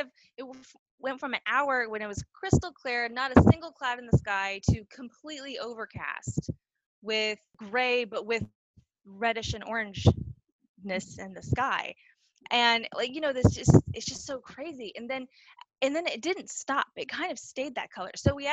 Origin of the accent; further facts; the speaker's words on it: Texas, United States; I'm thinking, okay, I'm from Texas.